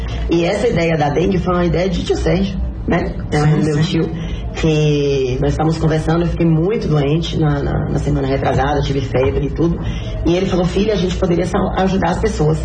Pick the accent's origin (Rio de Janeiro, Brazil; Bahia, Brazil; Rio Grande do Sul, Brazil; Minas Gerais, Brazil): Bahia, Brazil; Vitória da Conquista; eu sou da Bahia, aí todo mundo, Bahia? Eu falo, Bahia, Salvador? Eu falo, não, Vitória da Conquista.